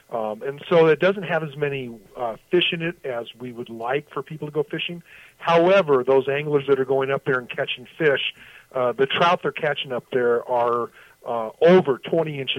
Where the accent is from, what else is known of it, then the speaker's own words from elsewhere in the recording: South Dakota, United States; now in Nevada, United States; Yeah, I'm from South Dakota, so we did a lot of ice fishing up there.